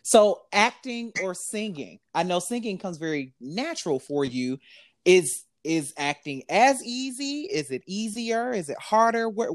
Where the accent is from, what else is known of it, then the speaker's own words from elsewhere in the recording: Detroit, Michigan, United States; Growing up in Detroit, I did not have the same knowledge or appreciation for … as other people. And call it maybe because I grew up Baptist.